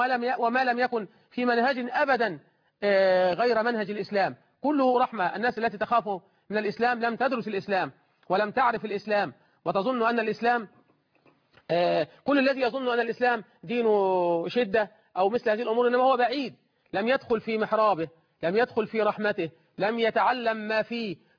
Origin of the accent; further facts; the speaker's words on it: Egypt; بلدنا مصر